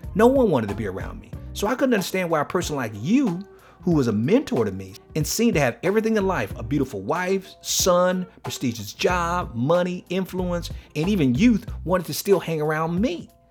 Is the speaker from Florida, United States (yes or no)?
yes; Miami, Florida, United States; I told John about my living conditions growing up in Liberty City in Miami.